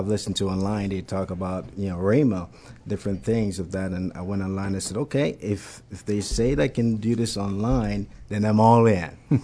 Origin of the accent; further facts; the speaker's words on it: Jamaica; moved away as an adult; now in United States; Born and raised in Jamaica, and I migrated